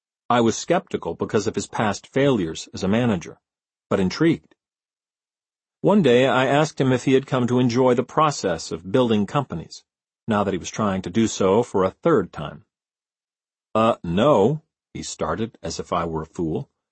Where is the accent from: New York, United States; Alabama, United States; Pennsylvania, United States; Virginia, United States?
New York, United States; New York City; I grew up in New York City. My family was out of a Woody Allen movie.